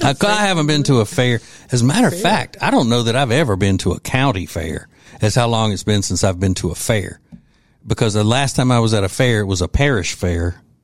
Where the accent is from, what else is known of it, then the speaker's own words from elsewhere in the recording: Winnfield, Louisiana, United States; when I was growing up in Winfield, Louisiana.